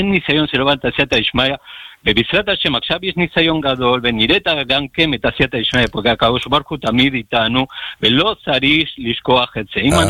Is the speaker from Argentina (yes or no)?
yes; Argentina; now in Israel; ארגנטינה, מגורים מארגנטינה, כמה שנים פה בארץ